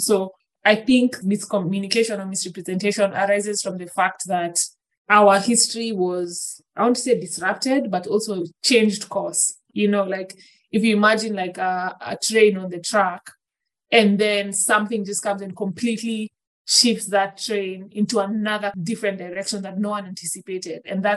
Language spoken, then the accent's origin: English; Kenya; So we are forming the identity of one, being a Kenyan.